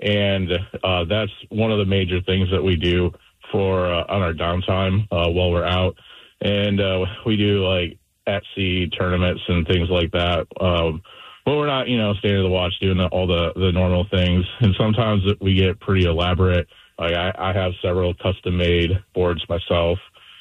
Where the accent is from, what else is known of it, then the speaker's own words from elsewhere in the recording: Michigan, United States; Well, I'm from Michigan, and I learned as a young kid, we would play cribbage, rummy, euchre, things like that.